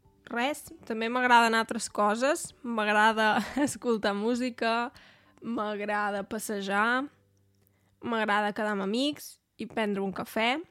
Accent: Torelló, Catalonia, Spain; now in Germany; Jo sóc de Torelló, que és un poble d'Osona, de Catalunya, però fa 10 anys que visc a Alemanya. M'agraden molt els idiomes, de fet en parlo, es pot dir, 8, alguns millors que altres

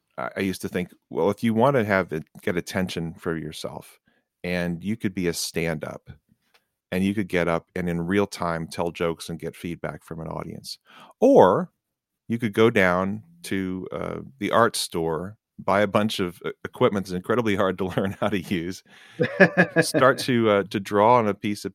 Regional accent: Midwest, United States; And I grew up in the Midwest. There was a formality, I think, in my family.

